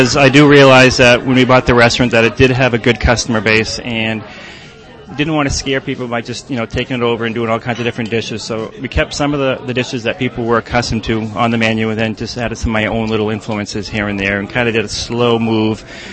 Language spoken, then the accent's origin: English; Auburn, New England, United States; I'm a native New Englander, yes. I grew up here in Auburn, as well as my wife.